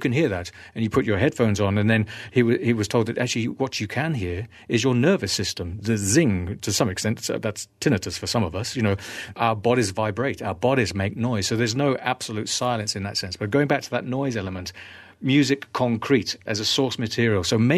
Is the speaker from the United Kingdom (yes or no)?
yes; United Kingdom; certainly I'm British